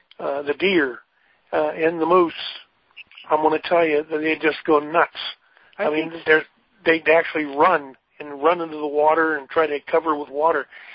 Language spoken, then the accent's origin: English; Minnesota, United States; I'm originally from Minnesota